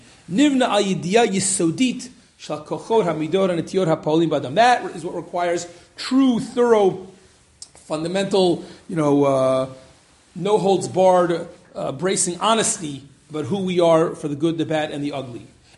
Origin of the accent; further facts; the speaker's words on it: Cincinnati, Ohio, United States; specifically the great moment in history for my hometown, Cincinnati